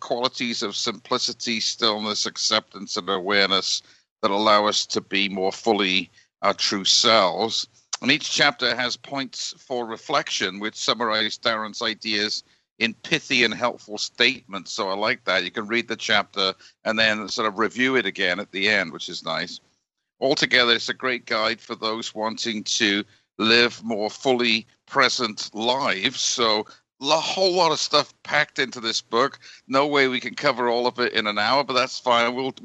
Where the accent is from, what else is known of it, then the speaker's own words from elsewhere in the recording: Cardiff, Wales, United Kingdom; Well, I grew up in Cardiff, actually